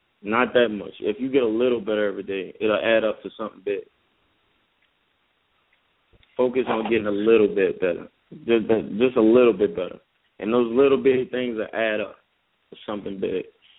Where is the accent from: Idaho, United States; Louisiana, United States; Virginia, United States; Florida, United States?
Louisiana, United States; New Orleans; You know, growing up in New Orleans, it's tough. You know, New Orleans is a tough city to come out of.